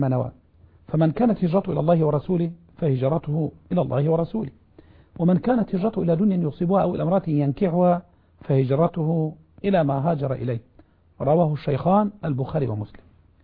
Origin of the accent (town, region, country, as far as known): Egypt